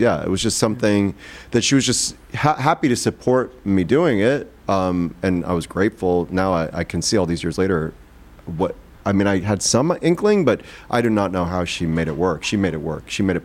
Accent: Joliet, Illinois, United States; And then when I grew up in Joliet, Illinois, outside Chicago.

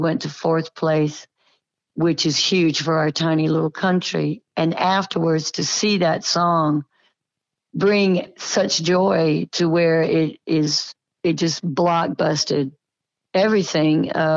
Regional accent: the South, United States; I think that the things that I learned growing up in the South are highly respected and highly respectable

